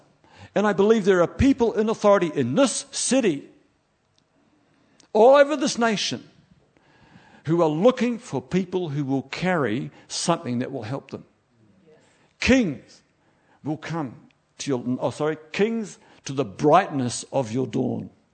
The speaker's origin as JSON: {"language": "English", "country": "New Zealand", "lives_now": "Slough, United Kingdom", "said": "I come from New Zealand, where a city is when you get to a certain size"}